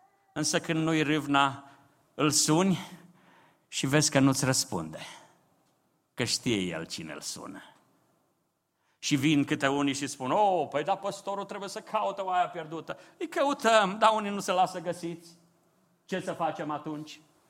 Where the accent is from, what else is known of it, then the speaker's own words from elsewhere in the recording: Romania; pentru noi ca români